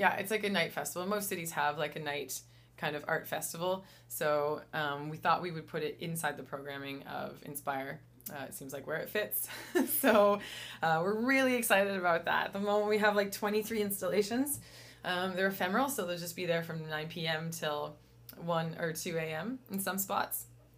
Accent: Riverview, New Brunswick, Canada; I grew up in Riverview, and when I was growing up, for me, I thought that art was for French people because all of the galleries were French.

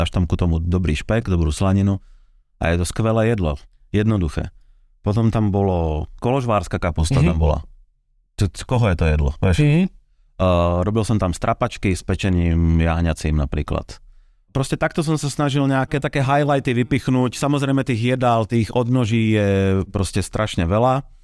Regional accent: Zlaté Moravce, Nitra Region, Slovakia; Ja som zo Zlatých Moraviec, to je Tekovský okres, dajme tomu, jo, Nitra, Tekov, jedno s druhým. A my sme, koľko sme od Komárna napríklad, sme 100 kilometrov, rozumieš, tak už sme Maďari, každý nám hovorí, že sme Maďari, ale my nie sme Maďari.

